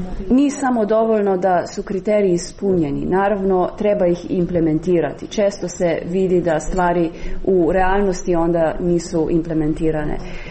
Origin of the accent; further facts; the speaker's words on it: Slovenia; Ja dolazim iz Slovenije. U Sloveniji imali smo veliki entuzijazam ispred prije dolaska u Evropsku uniju, naravno nakon.